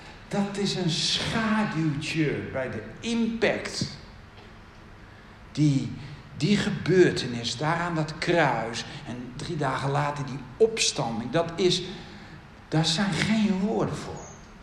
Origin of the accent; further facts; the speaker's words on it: Gelderland, Netherlands; Ik kom van de Veluwe, daar zijn we wat behouden van nature.